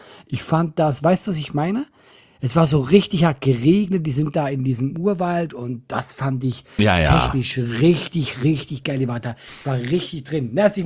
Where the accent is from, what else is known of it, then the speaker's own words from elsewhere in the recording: Switzerland; ich bin Schweizer